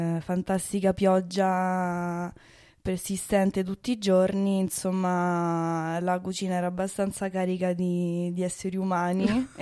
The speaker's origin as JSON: {"language": "Italian", "town": "Rome", "region": "Lazio", "country": "Italy", "said": "ho 22 anni e vengo da Roma."}